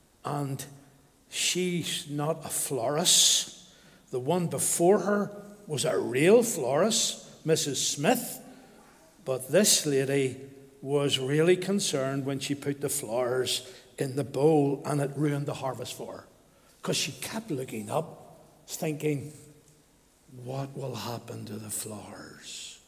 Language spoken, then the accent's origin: English; Northern Ireland, United Kingdom; Well, we came from the Grosvenor Road, Donegal Road, and we didn't know much about the harvest. We grew up in an Anglican tradition, and they did have Thanksgiving services.